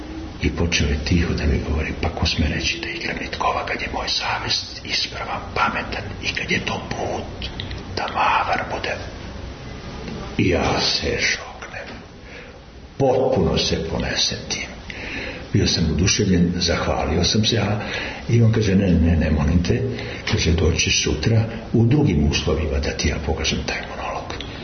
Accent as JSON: {"language": "Serbian", "town": "Niška Banja", "region": "Southern and Eastern Serbia", "country": "Serbia", "said": "Odakle si ti, rekao iz Niške Vanje."}